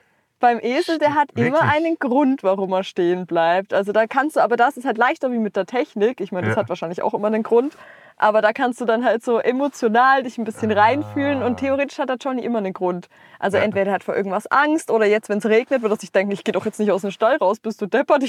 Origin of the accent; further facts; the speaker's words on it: Coburg, Bavaria, Germany; born there; now in Munich, Germany; also geboren bin ich in Coburg, in Unterfranken